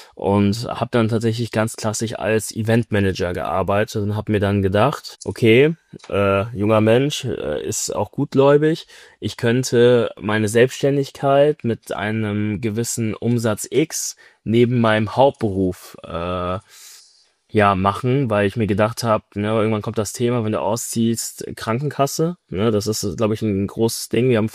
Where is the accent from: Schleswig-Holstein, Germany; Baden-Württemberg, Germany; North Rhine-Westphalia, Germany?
North Rhine-Westphalia, Germany; Bonn; ich komme aus Bonn